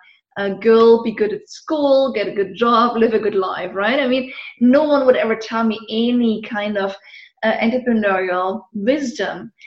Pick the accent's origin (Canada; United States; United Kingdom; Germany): Germany; eastern Germany; English is a second language; Well, you know, I grew up actually behind the wall on the Eastern German side.